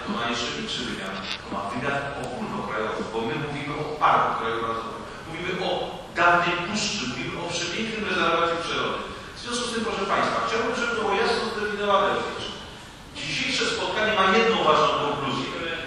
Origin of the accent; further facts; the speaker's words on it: Łódź, Łódź Voivodeship, Poland; byłbym dumny w tym momencie, jako Polak, jako Łodzianin